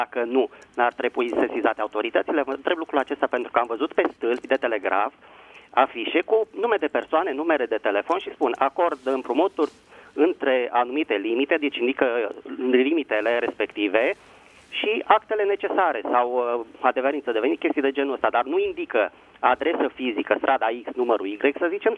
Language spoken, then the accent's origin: Romanian; Bucharest, Romania; din București.